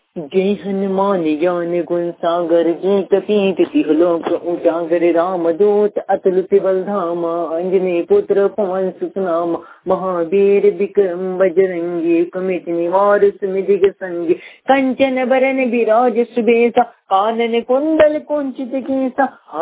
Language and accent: Hindi; Jharkhand, India; जो कि मैं प्रेरी पोखरी थाना बरवाड़ी जिले लातेहार के रहने वाला हूँ